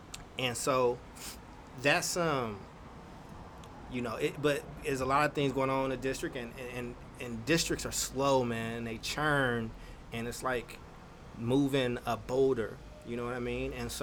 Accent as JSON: {"language": "English", "town": "Paducah", "region": "Kentucky", "country": "United States", "tie": "born or raised there", "also_born_or_lived": "Chicago / Oakland / Stockton", "said": "I was born in Chicago and I lived in Kentucky. And my goal is to make impact in the places that I grew up. And that's the first tier, that is Oakland, Chicago, and Paducah, Kentucky."}